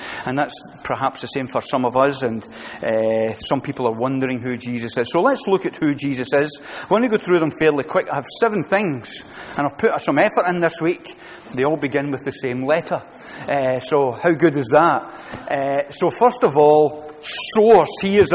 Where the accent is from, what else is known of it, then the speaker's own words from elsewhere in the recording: Glasgow, Scotland, United Kingdom; Well, I'm from Glasgow.